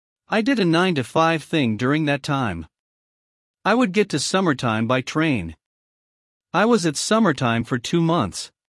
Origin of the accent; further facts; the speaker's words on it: Brooklyn, New York, United States; I grew up in Bushwick, Brooklyn.